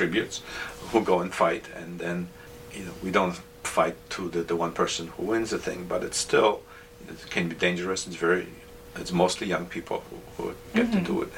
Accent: Poland; so I grew up in Poland, right, in a country that was occupied during World War II.

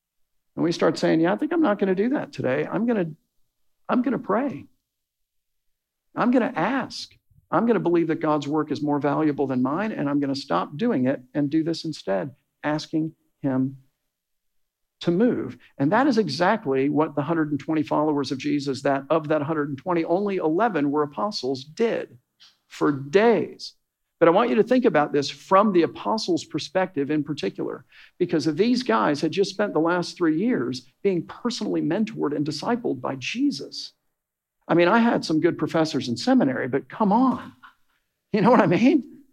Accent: Fort Lauderdale, Florida, United States; Well, we're from Fort Lauderdale and da, da, da, da, da.

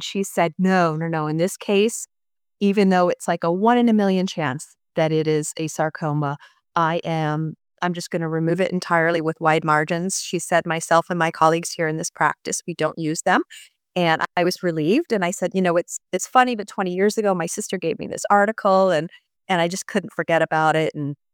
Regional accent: Chicago, Illinois, United States; I am from Chicago. I'm 54 years old.

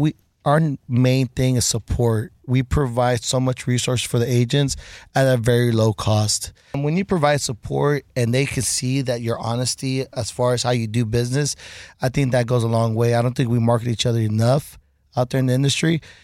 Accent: Houston, Texas, United States; I grew up in Heights, so that's been my specialty area.

